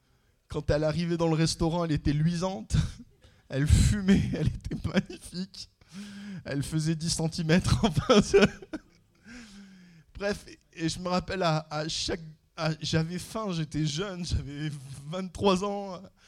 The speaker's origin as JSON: {"language": "French", "country": "France", "also_born_or_lived": "Canada", "said": "Je dis « Ah bah dis donc, c'est pas comme ça chez nous en France. Hein. »"}